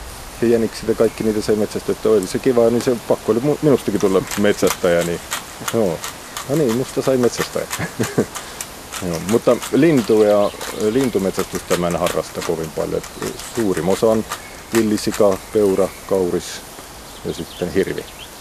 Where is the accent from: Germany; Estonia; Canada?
Estonia; Finnish is a second language; Korkeimmat paikat on meillä Etelä-Eestissä, Tarton lähellä Otepää